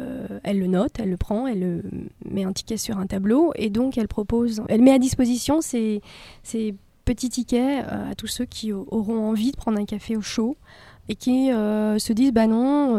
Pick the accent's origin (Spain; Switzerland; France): Spain; je suis espagnole.